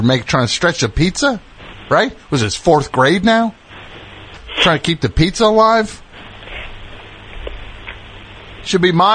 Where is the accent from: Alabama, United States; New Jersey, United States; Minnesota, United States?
New Jersey, United States; I'm back where I belong. Back in New Jersey.